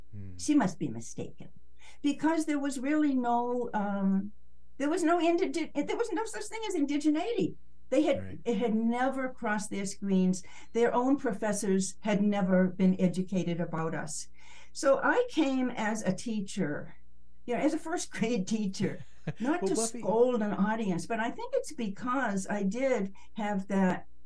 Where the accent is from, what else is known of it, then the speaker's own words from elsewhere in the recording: Maine, United States; also born or lived in Massachusetts; I was raised in Maine and Massachusetts.